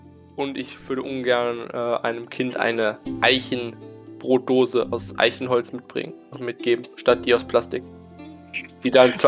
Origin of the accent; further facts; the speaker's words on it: North Rhine-Westphalia, Germany; dann in NRW ist es auf jeden Fall mal die braune Tonne, oder zumindest da, wo ich herkomme, ist es die braune Tonne.